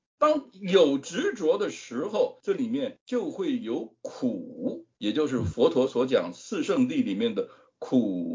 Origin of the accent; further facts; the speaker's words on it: Taiwan; 我个人呢是来自台湾，最近才从台湾回来。